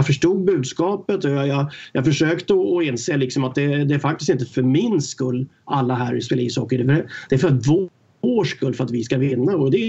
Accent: Stockholm, Stockholm County, Sweden; Alltså jag var uppväxt i Stockholm i förorterna där, åkte pendeltåget in till träningar och buss och allting.

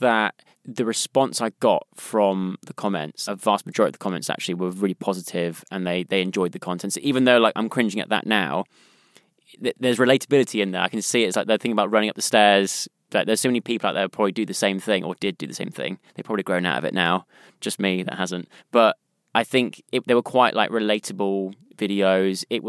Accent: South West England, United Kingdom; accent: West Country; Lost a bit of the West Country

